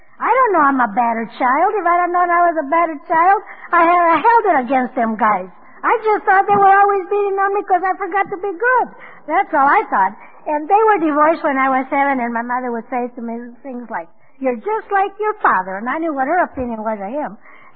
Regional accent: Blythe, California, United States; I'm from Blythe, California. You all know where Blythe, California is, huh?

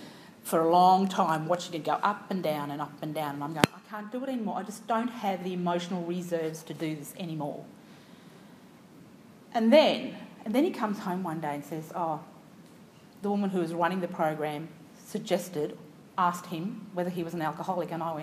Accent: South Africa; being South African, you don't do as you're told.

